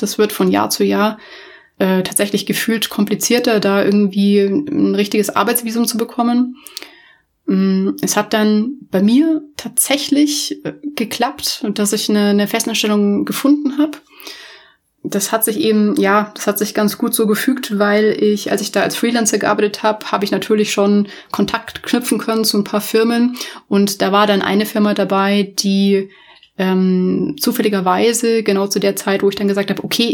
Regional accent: Munich, Bavaria, Germany; bin dann doch in Deutschland wieder gelandet, also in München. München ist irgendwie immer so mein Fallback, habe ich ja schon mal gesagt. Dass es ist und wird auch immer meine Heimatstadt bleiben.

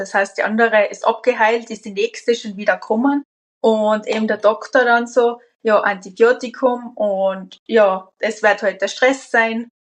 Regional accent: Cologne, North Rhine-Westphalia, Germany; weil ich bin ja Kölnerin nämlich auch.

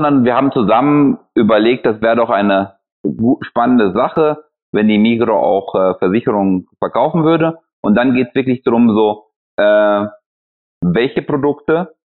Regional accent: Switzerland; Als Schweizer

